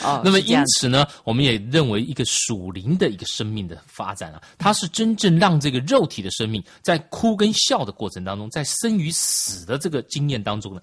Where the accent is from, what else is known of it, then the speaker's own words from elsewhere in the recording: China; 特别是对我们中国人来讲，这是非常非常困难的一件事。